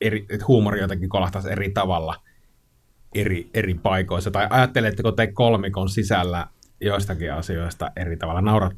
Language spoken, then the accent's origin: Finnish; Kainuu, Finland; mä oon itse Kainuusta kotoisin